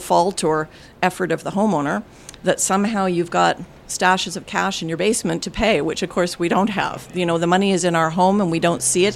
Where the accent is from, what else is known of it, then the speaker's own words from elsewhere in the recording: Vancouver, British Columbia, Canada; I'm a teacher. I was born and raised in Vancouver. I lived here all my life, so I've seen a lot of changes taking place in the city.